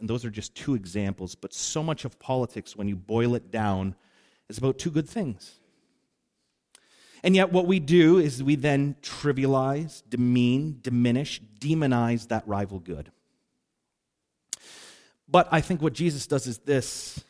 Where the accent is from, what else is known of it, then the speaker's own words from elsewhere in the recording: Canada; I'm Canadian.